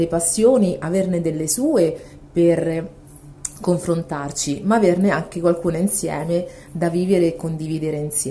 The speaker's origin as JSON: {"language": "Italian", "town": "Rome", "region": "Lazio", "country": "Italy", "tie": "born there", "said": "ho 45 anni, sono nata a Roma e vivo qui."}